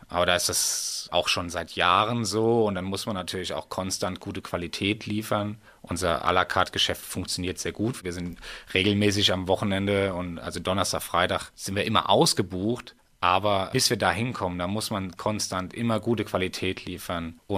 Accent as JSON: {"language": "German", "town": "Ebernburg", "region": "Rhineland-Palatinate", "country": "Germany", "tie": "born or raised there", "also_born_or_lived": "Bad Kreuznach", "said": "Also ich komme aus Bad Kreuznach oder bin in Bad Kreuznach geboren und bin im schönen Ebernburg aufgewachsen."}